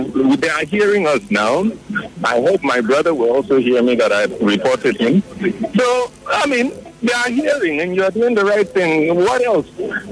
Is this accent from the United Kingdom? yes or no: no; Canada; My blood brother, my father and my mother. We grew up together in Canada.